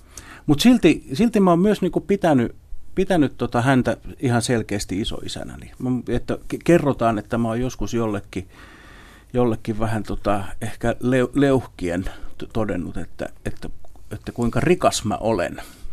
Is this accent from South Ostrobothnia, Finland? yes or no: no; Lohja, Uusimaa, Finland; also born or lived in Pori / Vaasa; Ja me ollaan muutettu siis Porista Vaasaan vuonna 69 varmaankin. Ja sitten me asuttiin muutama vuosi Vaasassa. Sitten me muutettiin 73 sinne Lohjan maalaiskuntaan Muijalaan